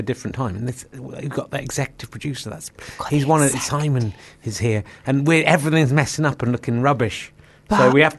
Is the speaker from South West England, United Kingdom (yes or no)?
yes; South West England, United Kingdom; I'm from Somerset, so I know Cornwall is.